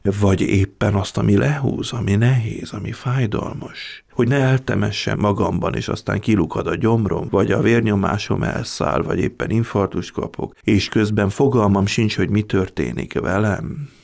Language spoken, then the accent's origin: Hungarian; Baranya, Hungary; Engem katolikusnak kereszteltek, van egy evangélikus ága is a családnak, Baranyából származunk, és én Pécsre kerültem középiskolába és a főiskolára.